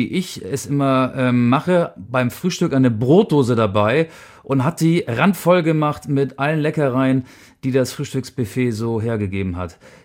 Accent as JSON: {"language": "German", "country": "Austria", "said": "Also ich bin 35 Jahre alt. Ich bin ein Österreicher. Ich habe mal in Deutschland gespielt."}